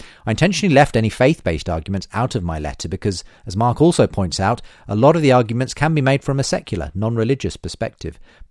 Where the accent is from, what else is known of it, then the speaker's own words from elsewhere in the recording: Queensland, Australia; I'm from Australia, so as one of your many international listeners.